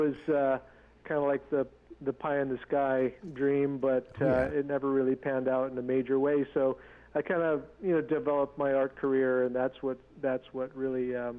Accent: Washington, United States; born or raised there

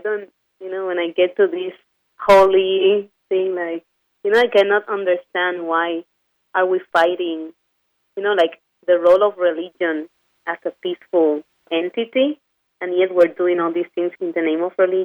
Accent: Puerto Rico; And also being Puerto Rican is part of a struggle too.

